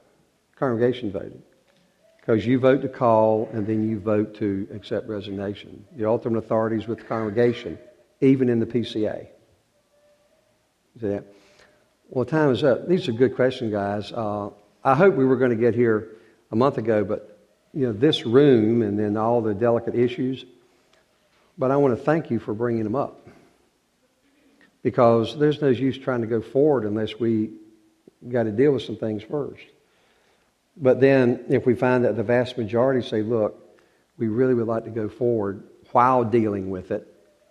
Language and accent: English; North Carolina, United States; I'm from North Carolina.